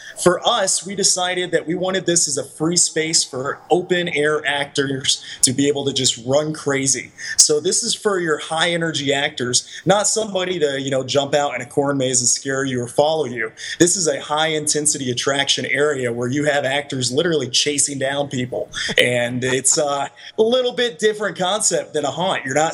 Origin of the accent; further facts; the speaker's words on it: Tennessee, United States; You know, I'm from Tennessee, so I am totally fine with giving hillbillies a bad name.